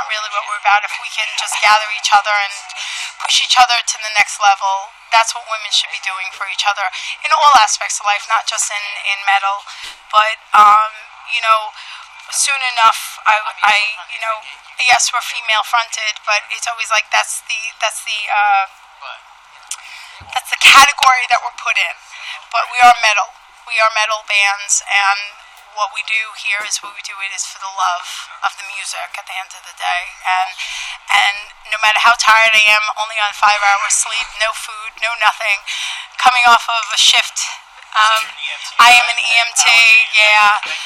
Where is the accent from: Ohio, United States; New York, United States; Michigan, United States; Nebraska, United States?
New York, United States; You know, because we are from Maywood, Hackensack, New Jersey. So, but you know, I'm from New York.